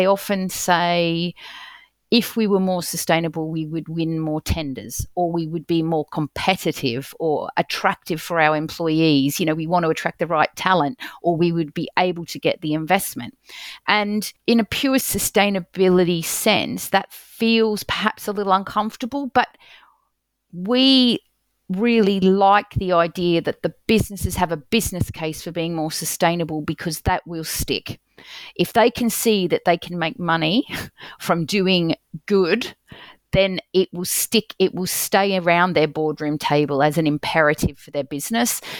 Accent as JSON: {"language": "English", "country": "Australia", "tie": "born or raised there", "lives_now": "United Kingdom", "said": "I grew up in Australia and we have really have had the ozone layer as a crisis topic for years in our DNA. I lived in an area where we'd have drought, and I still love living in the UK when we have beautiful green lawns."}